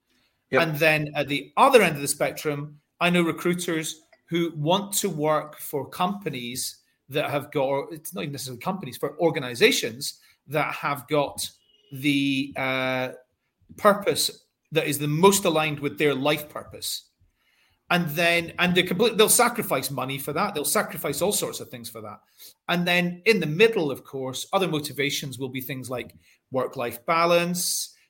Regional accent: Scotland, United Kingdom; I'm just Scottish.

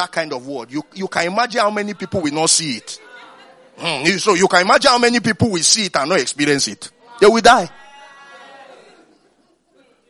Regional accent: Kano, Nigeria; I remember, you know, I grew up in Kano.

